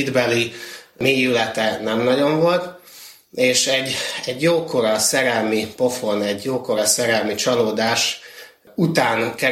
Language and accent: Hungarian; Kecskemét, Bács-Kiskun, Hungary; born there; Egy alföldi paraszt családból származom, Kecskeméten születtem. Gyerekkorban, 8-10 napos koromban nyilván meglettem keresztelve ott Kecskeméten, és jártam iskolai hittalra is, voltam elsáldozó, bérmálkozó.